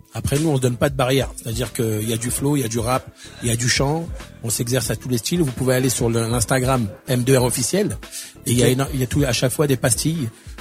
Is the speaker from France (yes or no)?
yes; Garges-lès-Gonesse, Île-de-France, France; Moi, je viens de Garges-Gonesse, ouais. La zone 4, exactement.